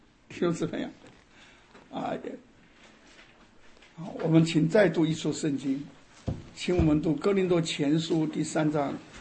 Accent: Sichuan, China; 因为我是四川人，天津有一个四川同乡会，也有一份奖学金给南开大学，就是奖励我们四川的学生

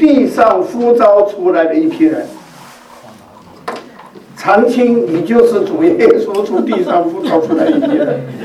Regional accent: China; 我们中国人的还吃粽子，对不对？好不好？那一个也是中国人的节日

